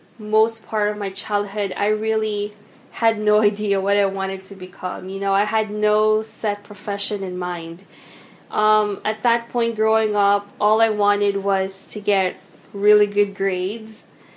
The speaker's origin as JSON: {"language": "English", "town": "Quezon City", "region": "Metro Manila", "country": "Philippines", "tie": "born or raised there", "said": "I was actually born and raised in the Philippines. I remember being born in Quezon City, and for the duration of our stay in the Philippines, we pretty much just stayed in Manila."}